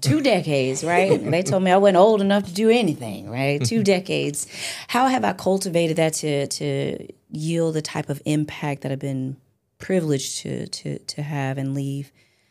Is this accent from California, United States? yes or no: no; Alabama, United States; now in Cleveland, United States; I'm a Southern girl. I'm from Alabama.